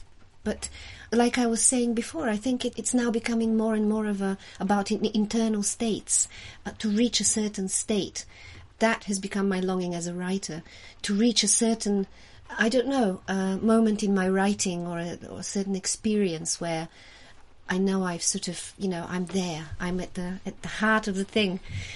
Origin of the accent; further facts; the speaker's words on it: Bulgaria; English is a second language; I definitely felt growing up in Bulgaria, you know, even as a child, feeling I was born in the wrong place, I was living in the wrong place.